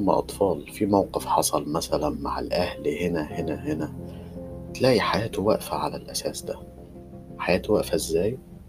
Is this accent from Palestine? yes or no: no; Egypt; احنا كشعب مصري جميل بنحب قوي الجدال